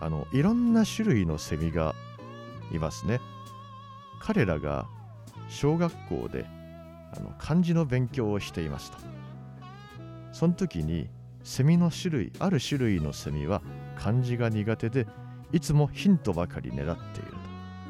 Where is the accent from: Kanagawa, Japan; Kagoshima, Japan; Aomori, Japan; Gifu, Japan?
Kanagawa, Japan; 名字は地元が神奈川なもんですから、その地元の英雄から取らせていただいて、